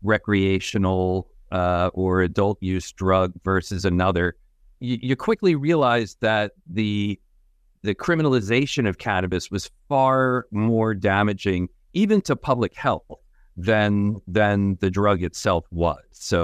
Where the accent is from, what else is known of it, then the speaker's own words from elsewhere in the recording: New Jersey, United States; my home state of New Jersey flipped several years ago.